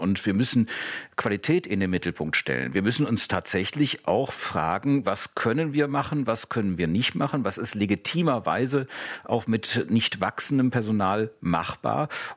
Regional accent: North Rhine-Westphalia, Germany; ich komme aus Nordrhein-Westfalen

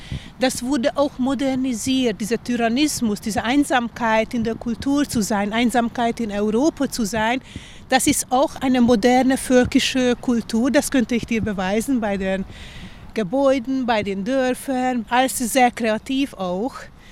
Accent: Kisoroszi, Pest, Hungary; bei uns in Kisorossi, wo mein Buch spielt

